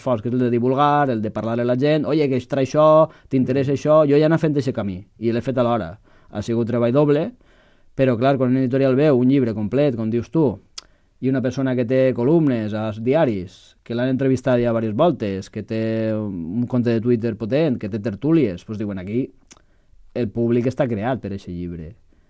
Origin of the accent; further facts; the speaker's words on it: Crevillente, Valencian Community, Spain; yo soy de Crevillente, como ha dicho Pedro antes, y hemos comentado la introducción, y yo tengo una vinculación con la Vega Baja. Nosotros somos vecinos de Catral, de Albatera, y yo he estado constantemente yendo a la Vega Baja